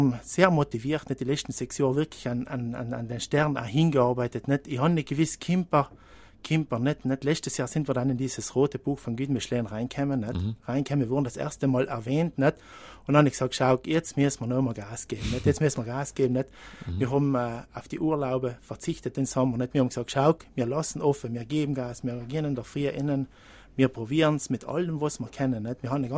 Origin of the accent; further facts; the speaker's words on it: Trentino-Alto Adige, Italy; auch bei uns in Südtirol. Mhm. In Südtirol habe ich auch gedacht, in verschiedenen Restaurants arbeiten, auch Hotels.